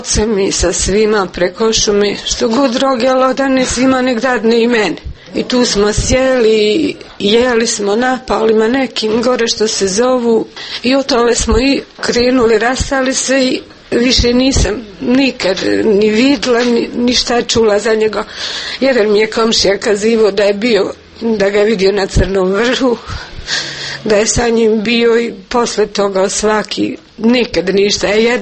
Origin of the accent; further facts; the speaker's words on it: Konjević Polje, Republika Srpska, Bosnia & Herzegovina; Rodom sam od Konjević polja u Glogovoj sam bila udata.